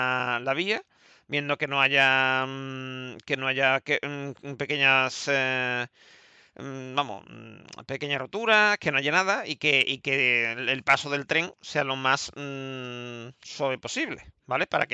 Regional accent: Andalusia, Spain; como andaluz y como medio onubense que soy

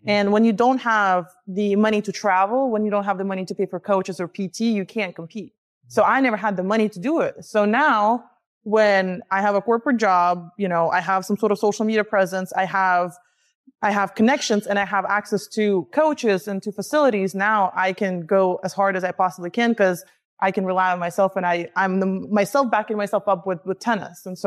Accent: Russia; now in United States; I'm from Russia. There's no such thing as, nobody can even imagine working in corporate because it's like, we don't have that back there.

